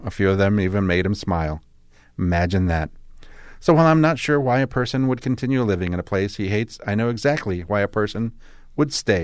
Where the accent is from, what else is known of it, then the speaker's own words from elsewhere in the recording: Pittsburgh, Pennsylvania, United States; I grew up outside of Pittsburgh